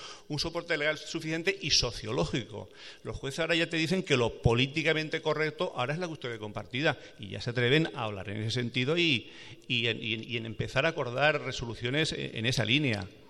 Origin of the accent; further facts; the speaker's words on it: Valencia, Valencian Community, Spain; por lo menos en Valencia, de donde yo vengo